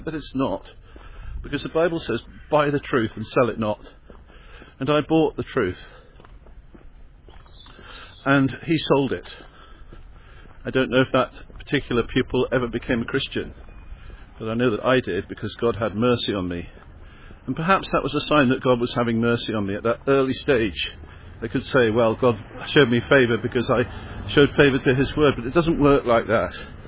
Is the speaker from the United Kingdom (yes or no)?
yes; South East England, United Kingdom; I was born in Surrey and spent my childhood in Surrey.